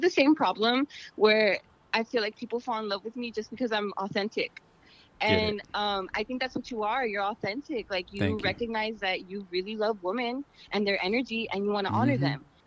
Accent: New York, United States; Oh, so I'm from New York.

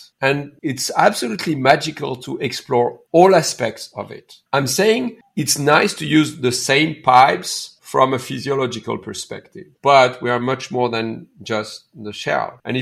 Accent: India; now in Canada; I'm from India. I'm a Canadian from Indian origin. I'm a male. I'm a father

